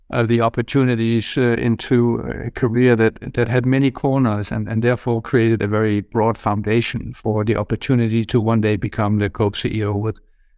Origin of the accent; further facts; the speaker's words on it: Greenland; I guess my optimism is partly driven by the fact that I grew up on Greenland.